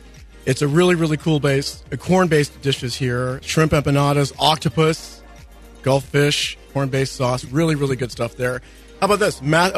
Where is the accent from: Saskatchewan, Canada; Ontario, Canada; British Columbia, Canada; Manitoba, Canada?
Ontario, Canada; Toronto; I'm from Toronto, but we do it in a very civil way.